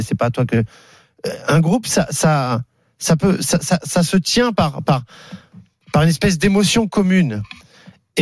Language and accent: French; Nantes, Pays de la Loire, France; ça me fait plaisir de le dire en tant que Nantais